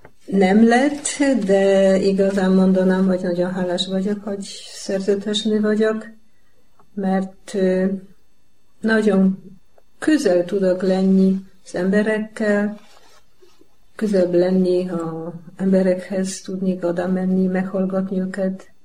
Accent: Poland; born there; Hungarian is a second language; Én Lengyelországban születtem, és nagyon vallásos családból származom.

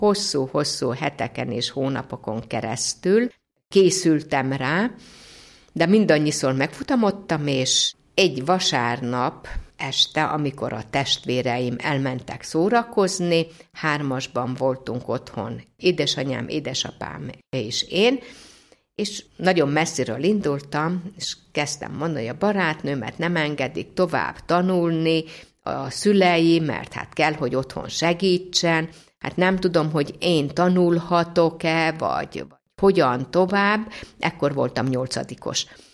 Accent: Vojvodina, Serbia; born there; mivel én Bácskában születtem, ott voltak szerzetes nővérek

